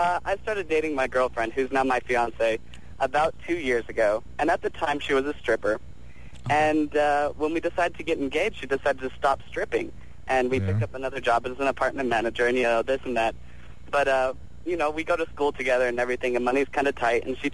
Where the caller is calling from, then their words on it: Denver, Colorado, United States; From Denver, Colorado.